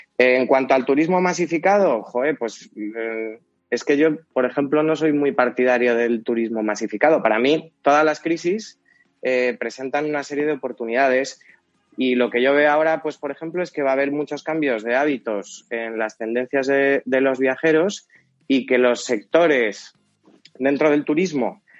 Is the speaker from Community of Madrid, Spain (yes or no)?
yes; Madrid, Community of Madrid, Spain; yo soy de Madrid